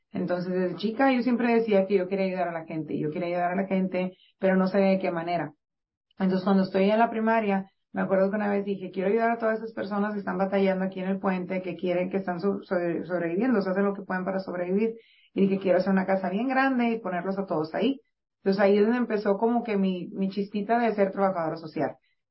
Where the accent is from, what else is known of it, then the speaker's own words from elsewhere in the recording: Reynosa, Tamaulipas, Mexico; now in McAllen, United States; Porque yo vengo de Reynosa y Reynosa es parte de México y también es muy similar cómo funciona aquí. También allá donde yo vivo se le llama el Valle. Vivo ahorita en McAllen, Texas.